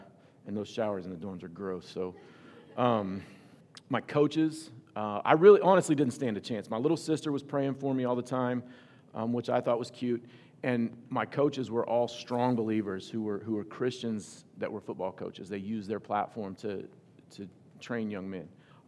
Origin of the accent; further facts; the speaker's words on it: Oklahoma, United States; So, I grew up in Oklahoma, and I'm gonna give you some of my backstory